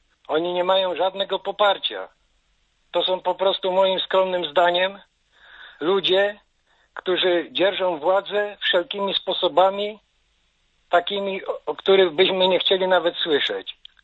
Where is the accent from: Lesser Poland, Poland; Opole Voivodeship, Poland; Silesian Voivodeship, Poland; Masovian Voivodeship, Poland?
Silesian Voivodeship, Poland; Wy Ślązacy, my Ślązacy, my naród polski.